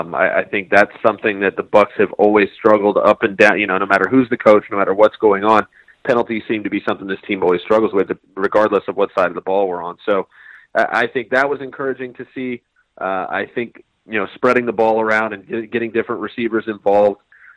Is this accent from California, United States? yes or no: no; Brandon, Florida, United States; I grew up in Brandon. That's not that far.